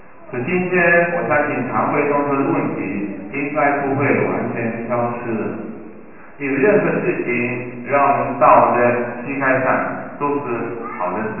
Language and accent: Chinese; Canada; 这个是鹅，他们说加拿大鹅啊，是我们家乡的动物啊